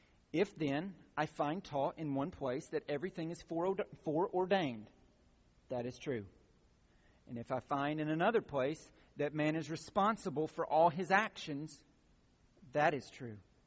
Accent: Pine Log, Georgia, United States; I am from Pine Log, Georgia. Okay, you get the Pine Log. I mean, it is a little bitty dot.

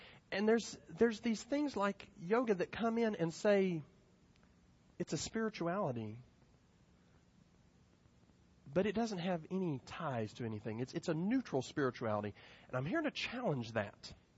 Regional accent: Denver, Colorado, United States; And I come, most of y'all know, I'm from Denver.

